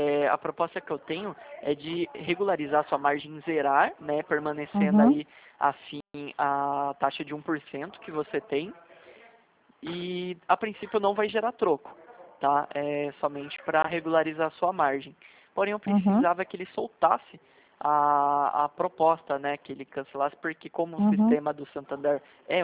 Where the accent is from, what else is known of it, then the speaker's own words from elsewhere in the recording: São José dos Campos, São Paulo, Brazil; eu sou um pouquinho de longe, eu sou de São José dos Campos.